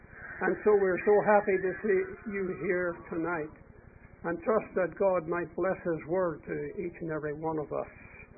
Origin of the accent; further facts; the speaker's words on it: Belfast, Northern Ireland, United Kingdom; Born and raised in a Christian home. Born and raised in Belfast town. A place you know so well.